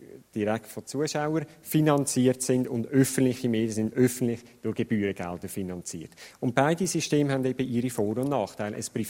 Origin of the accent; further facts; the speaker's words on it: Zurich, Switzerland; Also ich als Zürcher, vom Familiennamen her aus der Ostschweiz, auch als Zürcher, sage ich mal, fände ich das gut